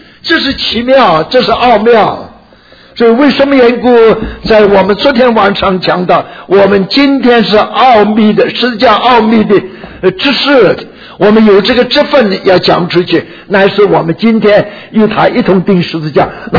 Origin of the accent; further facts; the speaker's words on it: China; 我们中国人讲，乡下人常常讲，狗肚子里挖不出什么，挖不出猪油出来。